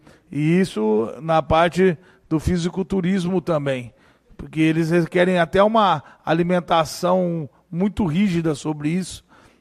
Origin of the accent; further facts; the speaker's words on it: Juara, Mato Grosso, Brazil; Sou de Juara. Pô, onde é? Pô, Mato Grosso.